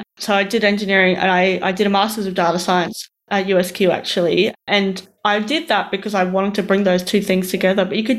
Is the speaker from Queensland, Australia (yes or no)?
yes; Roma, Queensland, Australia; also born or lived in Brisbane; now in Toowoomba, Australia; I grew up in Roma and, you know, I loved math was my jam. I went into engineering, but it was, you know, I went to uni in Brisbane and I live in Toowoomba now, which is regional.